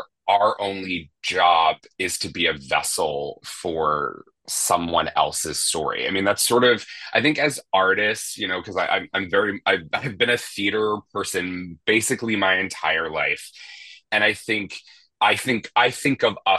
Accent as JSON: {"language": "English", "region": "Pennsylvania", "country": "United States", "said": "But I'm from Bucks County, Pennsylvania."}